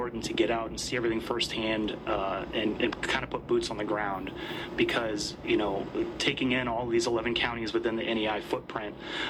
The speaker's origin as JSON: {"language": "English", "town": "St. Louis", "region": "Missouri", "country": "United States", "said": "Originally, I'm from St. Louis area."}